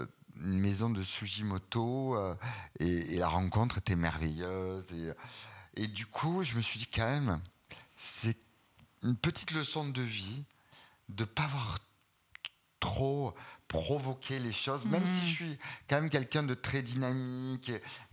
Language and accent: French; Provence-Alpes-Côte d'Azur, France; pour la faire courte, je viens de Camargue.